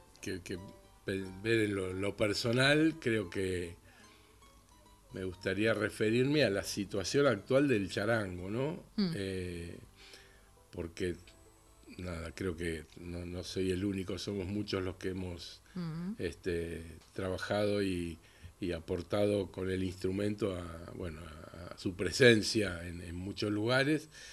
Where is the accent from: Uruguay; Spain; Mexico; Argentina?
Argentina; Buenos Aires; born there; desde donde yo nací, que esta ciudad que amo, la ciudad de Buenos Aires, no la cambiaría por nada para vivir.